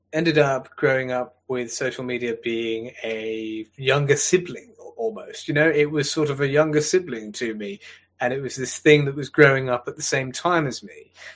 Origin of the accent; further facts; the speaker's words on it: England, United Kingdom; I'm an Englishman first and a Christian second